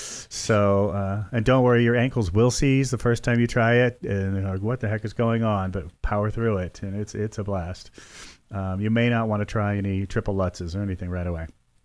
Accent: Iowa, United States; I was born in Iowa, and I was one of those kids that grew up with no fences

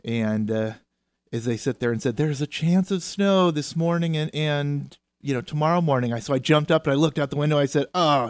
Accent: Seattle, Washington, United States; growing up in the Pacific Northwest, Seattle area mainly, I always knew that, you know, the snow came once every 2 years

